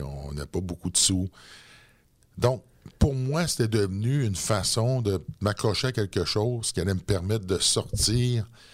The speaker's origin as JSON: {"language": "French", "region": "Quebec", "country": "Canada", "lives_now": "Quebec City, Canada", "said": "Moi, je viens de la Côte-Nord."}